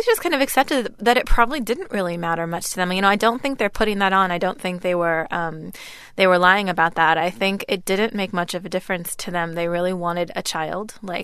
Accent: Oregon, United States; also born or lived in Seattle; I was born in Seattle and I was at the Seattle Children's Hospital because I had been in the neonatal intensive care unit for several months. My adoptive parents by then had moved to Southern Oregon, which is why I grew up there in a fairly small white community.

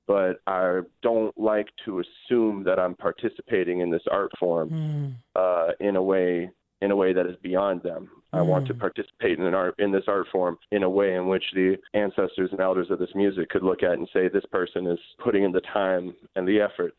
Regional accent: Fort McMurray, Alberta, Canada; I'm probably of the earlier generations of people to actually be born and raised in Fort McMurray.

